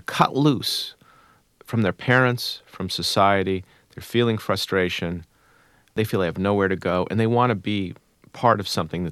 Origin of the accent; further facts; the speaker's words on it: United States; I'm an American. I can't sympathize with the Catholics in Ireland or the Protestants.